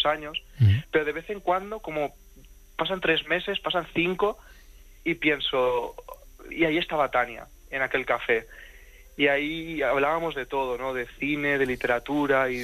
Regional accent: Valencian Community, Spain; now in Madrid, Spain; Y estoy viviendo en Madrid desde hace ya 5. Pero yo cuando tenía 16 estaba todavía en Valencia, en mi pueblo, que es de donde yo soy

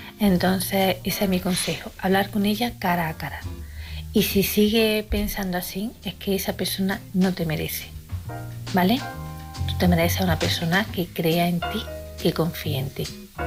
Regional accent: Córdoba, Andalusia, Spain; de Córdoba

